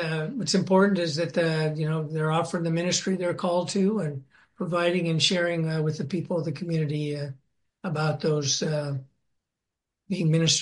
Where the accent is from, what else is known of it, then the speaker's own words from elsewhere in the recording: Cut Bank, Montana, United States; I grew up in Cut Bank, Montana. It's a little town just about 20 miles south of the Canadian border, about 3,500 people time, lived in on a farm, rural community